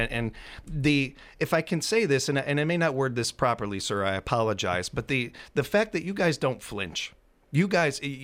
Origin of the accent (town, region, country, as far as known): Illinois, United States; born or raised there